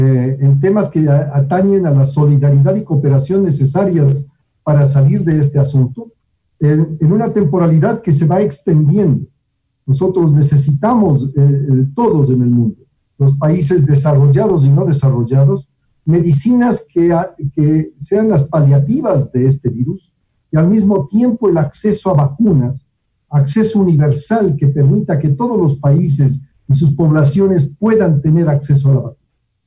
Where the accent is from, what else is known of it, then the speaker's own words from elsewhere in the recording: Ecuador; mi deseo como persona y como ecuatoriano es que estén disponibles para nosotros